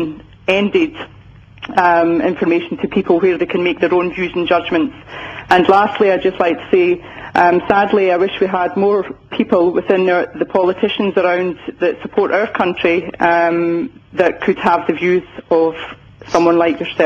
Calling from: Scotland, United Kingdom; I'm calling from Scotland.

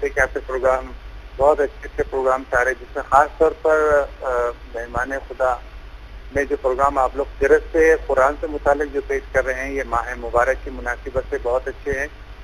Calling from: Hyderabad, Telangana, India; جی میں انڈیا حیدرآباد دکن سے

